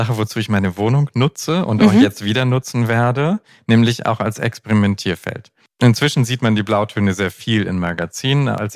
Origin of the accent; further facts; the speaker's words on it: Bremen, Germany; Ich komme aus Bremen, aber ich komme da vom Land.